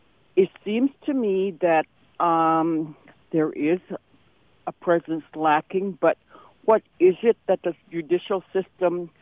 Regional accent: Wainwright, Alaska, United States; I grew up in Wainwright.

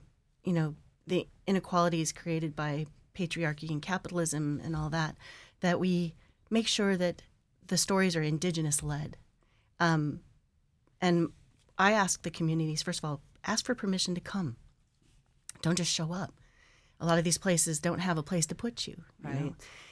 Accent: Alaska, United States; I was born and raised in Alaska. My dad is Inupiat, but there's so much I didn't know, you know?

